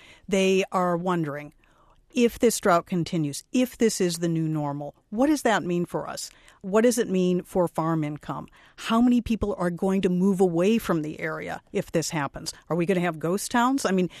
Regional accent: Waukesha, Wisconsin, United States; My hometown, Waukesha, is in one of the most water-rich parts of the entire globe.

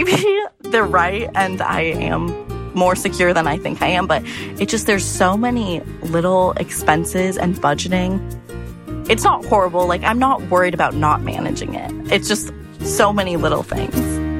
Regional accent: Portland, Oregon, United States; I'm from Portland, Oregon, and I just graduated from the University of Alabama.

